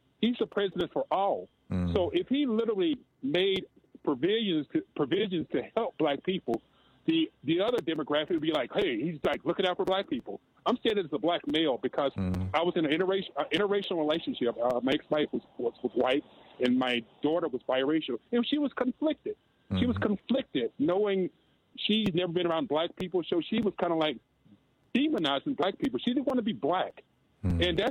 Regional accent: Alabama, United States; now in Albuquerque, United States; I grew up in Alabama.

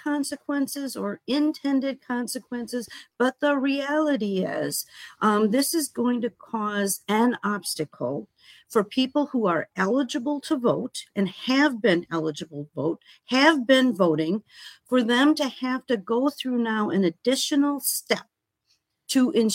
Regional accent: United States; born there; I know I was born here in the United States. I know I am a citizen, and I am affirming that.

